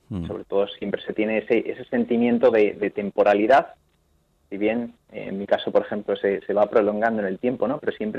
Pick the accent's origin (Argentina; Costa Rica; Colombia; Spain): Spain; now in Singapore; a los que venimos de España se nos hace un poco más cuesta arriba, sobre todo al inicio, esa falta de interacción.